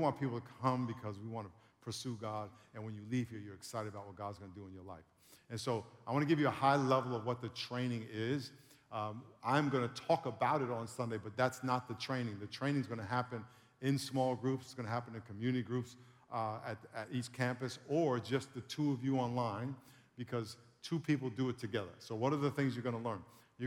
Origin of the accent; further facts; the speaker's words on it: Long Island, New York, United States; When I was growing up, I grew up in Long Island, New York, and my family used to go upstate.